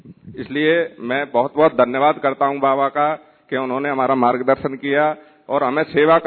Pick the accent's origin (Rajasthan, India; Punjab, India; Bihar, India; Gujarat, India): Rajasthan, India; Bharatpur; मैं भरतपुर के राजस्थान से आया हूं।